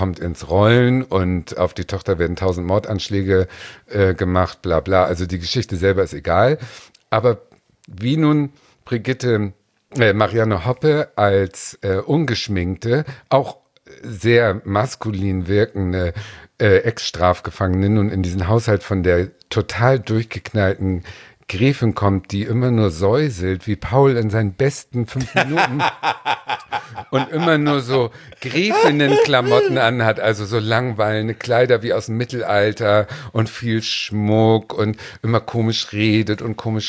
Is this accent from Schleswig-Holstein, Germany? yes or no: yes; Schleswig-Holstein, Germany; born there; Ich bin ja geboren in der Nähe von Ahrensburg.